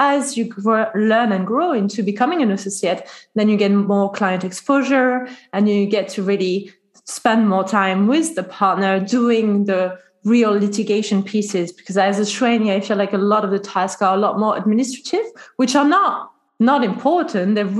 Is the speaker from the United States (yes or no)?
no; France; English is a second language; It's kind of my home, you know, in a way, because I learned English there. Mm-hmm. And I had my family there, my host family, my au pair family. So it feels really homey. But I thought, okay, now I've got Cambridge, which is my second home, my British home. What about my origins? I'm French after all.